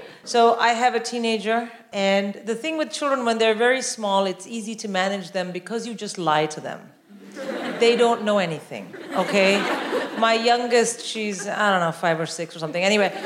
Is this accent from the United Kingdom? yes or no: no; India; moved away; And I'm born and raised in India.